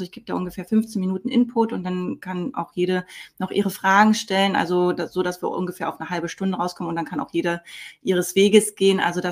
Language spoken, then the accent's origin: German; Berlin, Germany; born there; ich bin im Ostteil von Berlin tatsächlich geboren und von daher kenne ich aus meiner Kindheit und Kindheit, ich bin ja, war ja erst 8 oder 9, als die Wende war